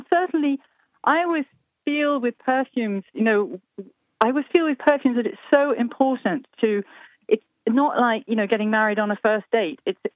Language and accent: English; France; I was brought up in France, and it makes me smile with a feeling of affection.